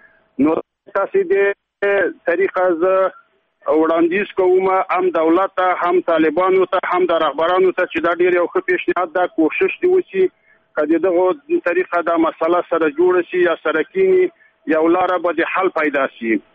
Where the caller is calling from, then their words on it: Ishkamish, Takhar, Afghanistan; د تخار دی ولایت د شکمش دی ولسوالۍ نه غږېږم.